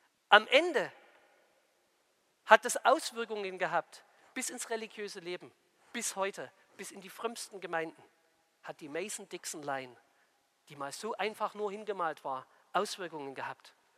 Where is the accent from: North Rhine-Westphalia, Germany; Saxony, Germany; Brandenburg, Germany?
Saxony, Germany; Limbach; Ich komme aus Limbach im Vogtland, ist in der Mitte der Marktplatz und der Marktplatz ist die Mittellinie im Dorf.